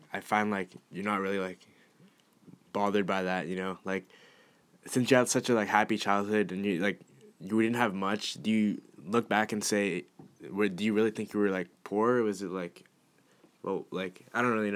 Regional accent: Burlingame, California, United States; I'm 17 years old. I'm from Burlingame, California, in the San Francisco Bay Area.

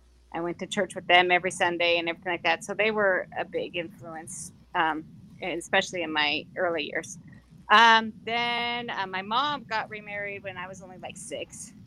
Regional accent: California, United States; also born or lived in Canoga Park; No, I was born in Canoga Park, California. I grew up mostly in San Fernando and Santa Clarita Valleys, a lot in apartments and mobile homes, because when I was really young, my parents got divorced.

